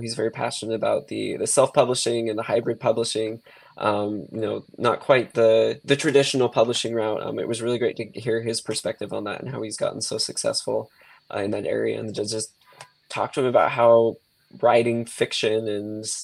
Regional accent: Utah, United States; Growing up in Utah, he's kind of like, a famous Utah author.

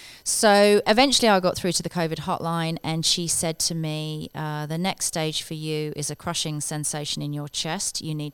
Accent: United Kingdom; I wasn't allowed to vote because I'm British

